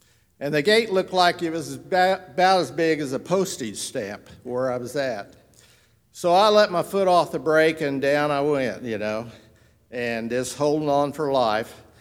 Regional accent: Evansville, Indiana, United States; born there; I was born in St. Mary's Hospital in Evansville, Indiana. And all my family was from Boonville, Indiana, on both sides.

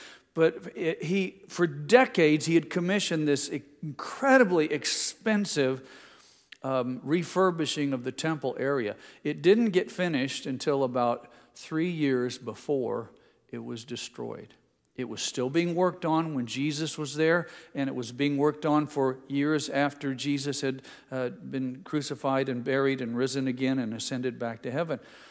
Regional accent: Indianapolis, Indiana, United States; the church where I grew up in Indianapolis

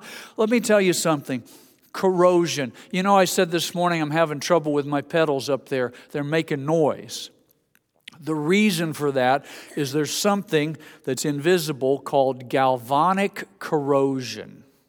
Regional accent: Indiana, United States; born there; I'm all for basketball. I was born in Indiana.

